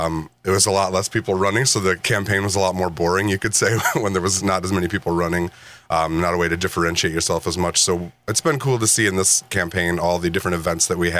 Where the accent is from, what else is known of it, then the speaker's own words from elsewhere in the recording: Elto, Wisconsin, United States; So I grew up in the Waupun area in the little small town of Elto, if anybody knows that one. Grew up there, went to school there, went to college in Illinois